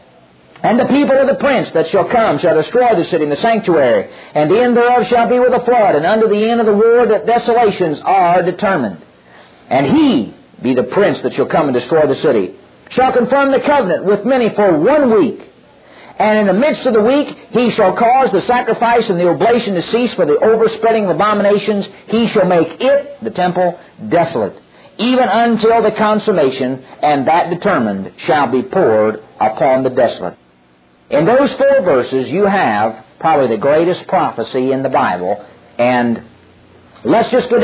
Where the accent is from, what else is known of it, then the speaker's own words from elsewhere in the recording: United States; The problem with most of us is we were raised in America, and we've been limited to a secular education.